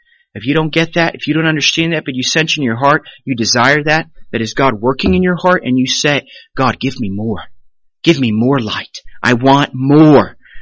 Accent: Hawaii, United States; born there; Well, I was born on the Big Island of Hawaii.

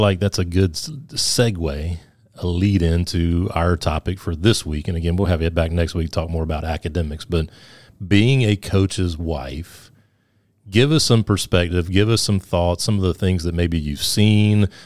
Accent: Sumter, South Carolina, United States; And, you know, I'm from Sumter, which is, I don't want to say is a small town, but there are a lot of small towns around there with no traffic lights.

